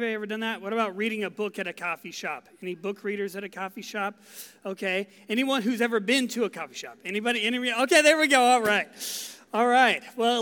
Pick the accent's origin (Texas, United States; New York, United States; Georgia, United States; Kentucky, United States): Texas, United States; I grew up in West Texas. You would think I would like the warm weather. I'm used to it.